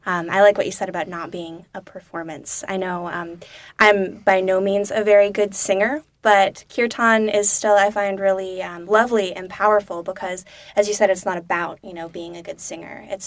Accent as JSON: {"language": "English", "town": "Portland", "region": "Oregon", "country": "United States", "said": "I come from Portland, where music festivals in general are a huge thing."}